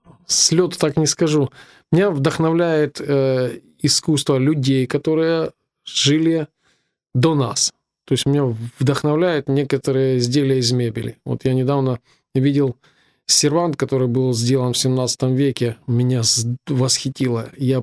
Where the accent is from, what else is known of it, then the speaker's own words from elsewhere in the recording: Sloviansk, Donetsk Oblast, Ukraine; мне 46 лет. Вот я родился в Славянске, вот, и учился, и рос здесь же.